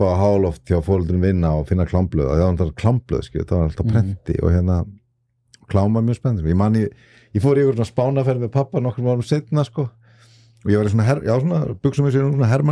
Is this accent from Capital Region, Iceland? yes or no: yes; Kjalarnes, Capital Region, Iceland; Já, ég fæðist hérna upp á Kjálnesi, ég elst upp hérna upp á Kjálnesi